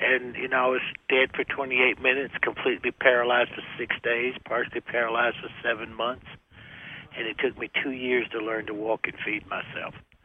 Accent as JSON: {"language": "English", "region": "South Carolina", "country": "United States", "tie": "born or raised there", "said": "Well, I grew up in South Carolina, you know, and religiously everybody goes to hell in South Carolina."}